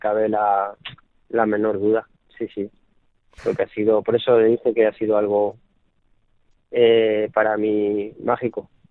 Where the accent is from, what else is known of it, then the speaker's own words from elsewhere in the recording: Lorca, Region of Murcia, Spain; para todos los murcianos, para todas las personas de mi tierra, de Lorca